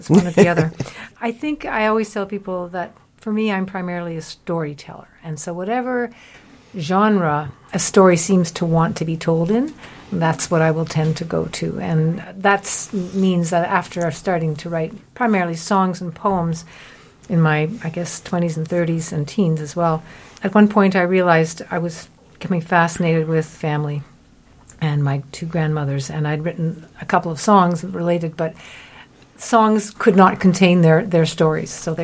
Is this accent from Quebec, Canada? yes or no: yes; Montreal, Quebec, Canada; born there; I was born in Montreal, but that's only because my father, my Anglo father, was a military pilot and they were posted to Montreal. But there was a lot of back and forth.